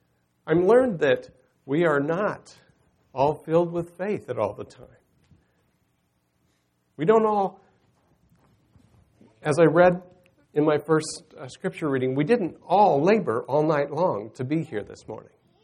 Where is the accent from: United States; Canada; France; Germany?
United States; Missouri; I was very blessed. I grew up in Missouri, and I had many great ministry all around me.